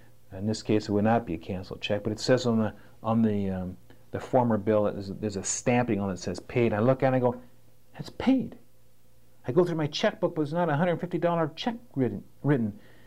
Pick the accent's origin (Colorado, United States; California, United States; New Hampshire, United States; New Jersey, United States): California, United States; we're from Southern California, and we enjoy barbecuing.